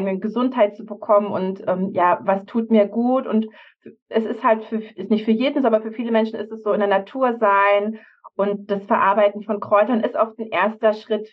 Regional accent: Brandenburg, Germany; bin ich im Havelland aufgewachsen, bei Berlin, ziemlich grün, im Niemandsland so ein bisschen, da ist so irgendwo im Nirgendwo. Und bin dann nach Berlin gegangen, nach dem Abitur

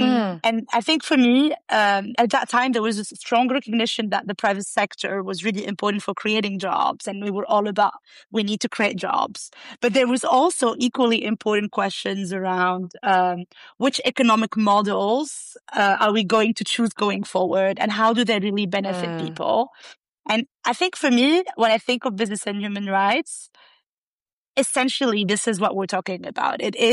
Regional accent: Tunisia; I grew up in Tunisia and I think I also grew up in Tunisia at a time, it was right after there was a lot of the uprisings across the Middle East. and North Africa.

